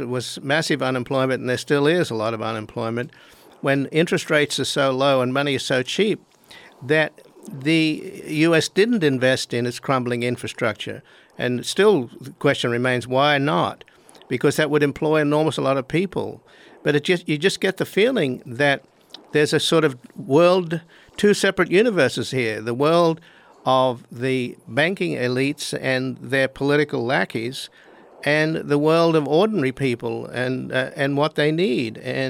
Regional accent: Australia; I mean, for example, I come from Australia

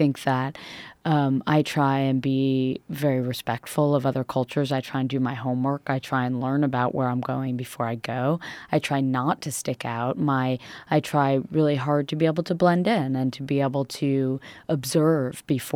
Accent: Connecticut, United States; First of all, I grew up in Connecticut with three older sisters, my mother, my father, and a very incredibly loving open household

